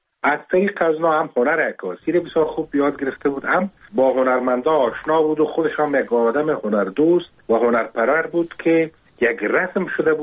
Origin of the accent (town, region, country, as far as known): Kabul, Afghanistan; born or raised there